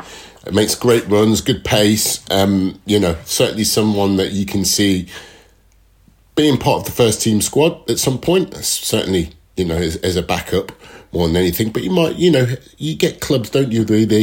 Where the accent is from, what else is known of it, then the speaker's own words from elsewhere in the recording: England, United Kingdom; being an Englishman and living in the UK